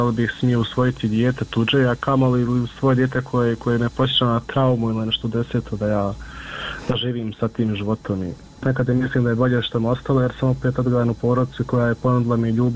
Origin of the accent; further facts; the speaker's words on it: Miljevina, Republika Srpska, Bosnia & Herzegovina; mi smo svi gore iz Miljevine